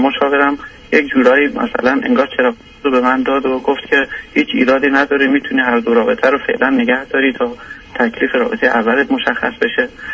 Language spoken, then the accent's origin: Persian; Iran; moved away as an adult; now in Sweden; از ایران ازدواج کردیم و اومدیم اینجا.